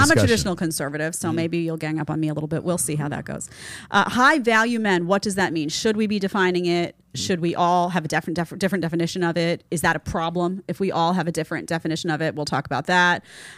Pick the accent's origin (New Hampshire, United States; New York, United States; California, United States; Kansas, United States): New York, United States; accent: New York; now in Florida, United States; My New York accent has gotten stronger since I moved to Florida, and I don't understand why.